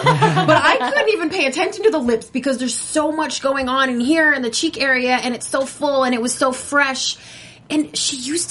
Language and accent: English; Middle America, United States; I'm from Middle America, and people look different in other parts of the country than they do in Beverly Hills.